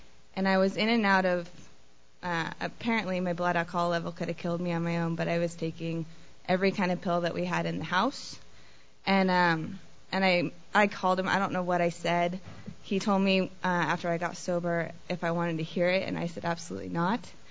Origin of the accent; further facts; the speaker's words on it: Sacramento, California, United States; I grew up in Sacramento in a very loving household